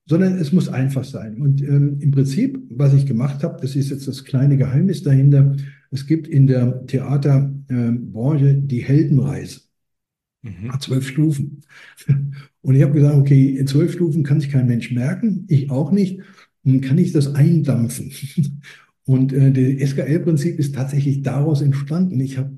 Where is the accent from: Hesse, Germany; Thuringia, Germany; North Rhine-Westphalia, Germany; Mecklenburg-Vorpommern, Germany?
Hesse, Germany; Ich sage das sehr oft, ich bin Hesse.